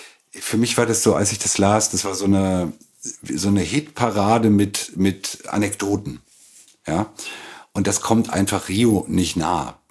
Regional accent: Lingen, Lower Saxony, Germany; now in Berlin, Germany; Ganz nah der holländischen Grenze, aus dem Emsland, aus Lingen-Ems.

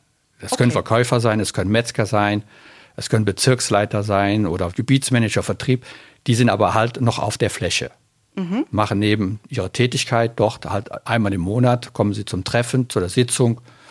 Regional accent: Düren, North Rhine-Westphalia, Germany; born there; now in Bonn, Germany; Also geboren bin ich in Düren, wohnhaft jetzt in Bonn-Castell, bin 63 Jahre alt

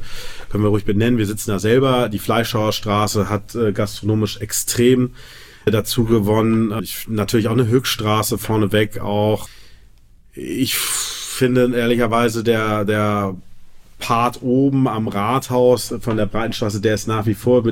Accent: Lübeck, Schleswig-Holstein, Germany; Ja, also ich bin gebürtiger Lübecker, bin hier auch wohnhaft, habe jetzt mittlerweile auch hier eine Familie

